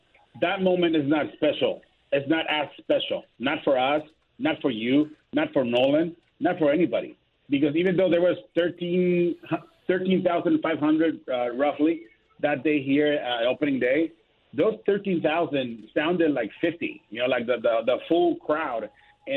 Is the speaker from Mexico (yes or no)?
yes; Tijuana, Baja California, Mexico; me born and raised in Tijuana, Mexico, and then grew up a Dodger fan, I hated them both.